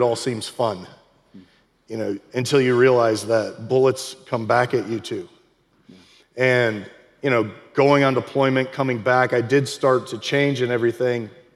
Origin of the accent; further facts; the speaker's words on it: Ohio, United States; now in Alabama, United States; Yeah, I grew up in Northeast Ohio, a small farm town. I mean, there's a lot of those kind of towns here in Alabama that, you know, mirror where I grew up. But one of 12 kids, I grew up going to church